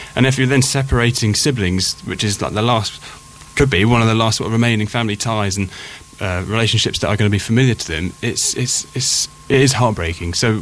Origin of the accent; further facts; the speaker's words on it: South East England, United Kingdom; not just because obviously I'm from the Isle of Wight